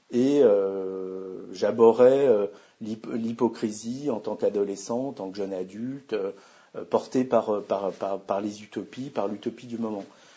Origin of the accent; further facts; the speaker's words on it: France; en tant que Français d'éducation rationaliste, j'ai été attiré vers la maçonnerie.